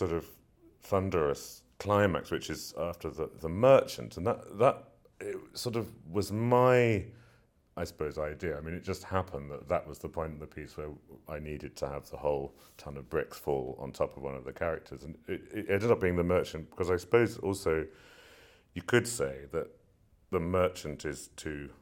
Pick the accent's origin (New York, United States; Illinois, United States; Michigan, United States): New York, United States; accent: English; I'm from New York. It kept coming from New York and then straight to Tanglewood, and so I remember thinking, you know, as an English person, might, this is so huge, you know.